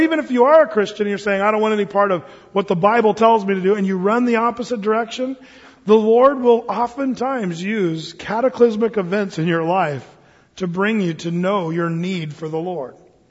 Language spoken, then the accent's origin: English; Oregon, United States; A friend of mine, a guy that I grew up with in Southern Oregon, he became a missionary in Honduras